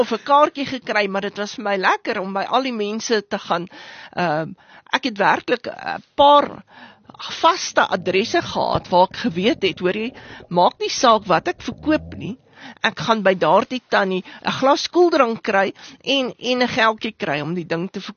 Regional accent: Johannesburg, Gauteng, South Africa; Jong, ek is een meisie van die suide, Johannesburg suid groot geword, Terfontein, wonderlike herinneringsjare daaraan.

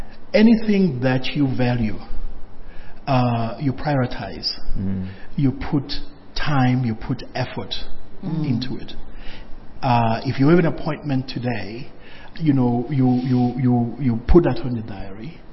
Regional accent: Port Elizabeth, Eastern Cape, South Africa; when we go home to PE, I'm from Port Elizabeth

